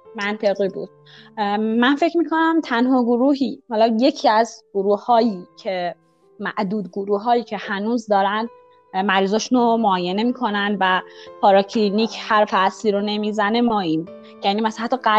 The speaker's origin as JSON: {"language": "Persian", "town": "Rasht", "region": "Gilan", "country": "Iran", "tie": "born or raised there", "also_born_or_lived": "Tehran", "lives_now": "Isfahan, Iran", "said": "اهل رشتم و یه دوره تو تهران زندگی کردم، الان ساکن اصفهانم"}